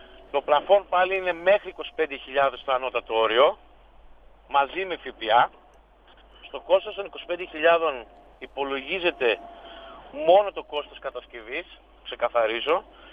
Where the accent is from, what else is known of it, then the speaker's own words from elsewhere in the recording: Thessaloniki, Central Macedonia, Greece; Είμαι συνδικαλιστής από Θεσσαλονίκη